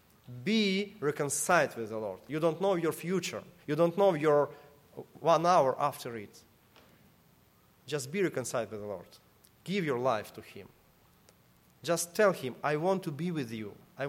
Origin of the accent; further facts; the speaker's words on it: Ukraine; moved away; I came from the Ukraine